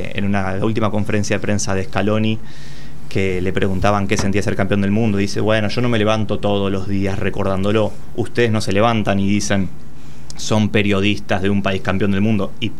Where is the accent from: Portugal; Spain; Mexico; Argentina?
Argentina; nosotros como argentinos volvimos a celebrar.